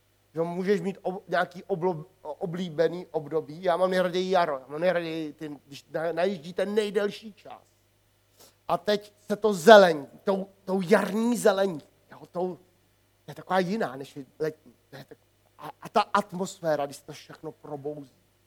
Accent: Bohemian Forest, Czechia; Já jsem kluk ze Šumavy.

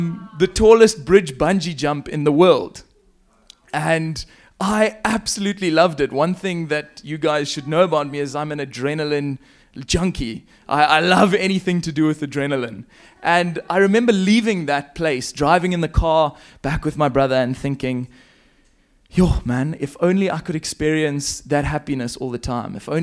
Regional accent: Zambia; accent: South African; also born or lived in South Africa; I'm originally from Zambia. My parents moved up there quite a long time ago as missionaries to preach the word of the Lord and to plant churches. And so I've been raised in Zambia

